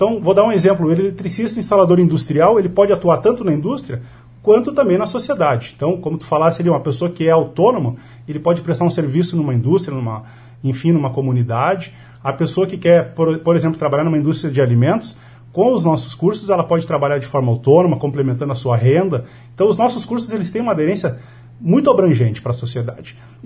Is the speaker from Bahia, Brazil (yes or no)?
no; Nova Bassano, Rio Grande do Sul, Brazil; Eu sou natural de Nova Bassano, que é na Serra Gaúcha.